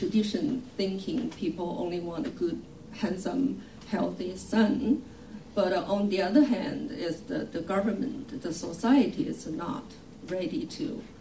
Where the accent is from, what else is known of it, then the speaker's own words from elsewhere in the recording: China; I was born in China as well, so to speak. I'm Chinese